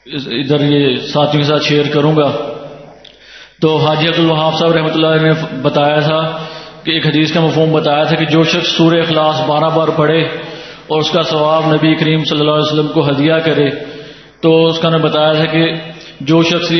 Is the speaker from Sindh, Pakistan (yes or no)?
no; Lahore, Punjab, Pakistan; میں لاہور سے آیا ہوں.